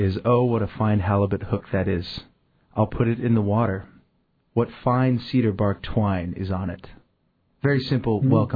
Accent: Sitka, Alaska, United States; I'm born and raised in Sitka. I'm Tlingit and some other things, like most people are. But I was raised as culturally as I could in Sitka.

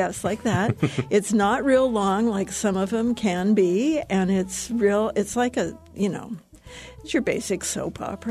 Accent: Haines, Alaska, United States; now in Juneau, United States; I grew up in Haines, and there you could just sort of like throw seeds out and stuff would just grow.

